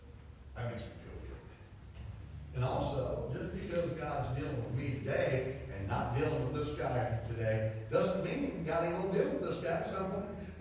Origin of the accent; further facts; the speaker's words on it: Xenia, Ohio, United States; I am thankful I'm born and raised in Xenia, Ohio. Yeah, that's right, Ohio. I'm glad I grew up there.